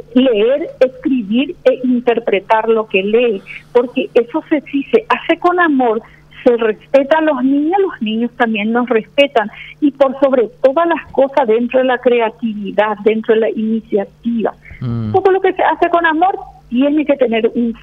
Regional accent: Villeta, Central, Paraguay; Yo soy de Guazúcora, de una compañía de Villeta, del distrito de Villeta, y yo me fui a enseñar en mi propia escuela donde yo terminé mi sexto grado.

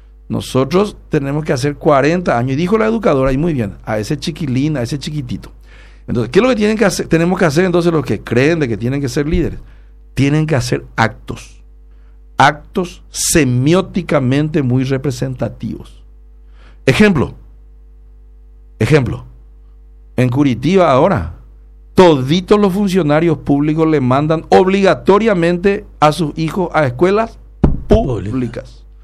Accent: Carapeguá, Paraguarí, Paraguay; Porque yo soy paraguayo de verdad. Campesino de Carapeguay

